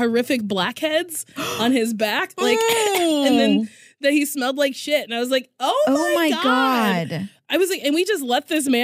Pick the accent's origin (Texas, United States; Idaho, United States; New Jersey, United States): New Jersey, United States; Lincroft; New Jersey. Jersey. You can't hear the trash. Middletown, New Jersey, Monmouth County.